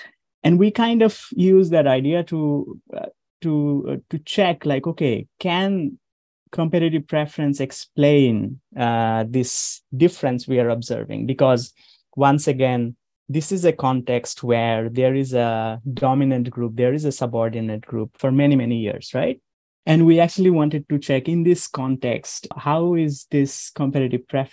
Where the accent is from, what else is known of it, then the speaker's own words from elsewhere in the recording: Rajshahi Division, Bangladesh; I grew up in Bangladesh, and I grew up in Rajshahi region, which is like home to all the Santals. I kind of grew up with them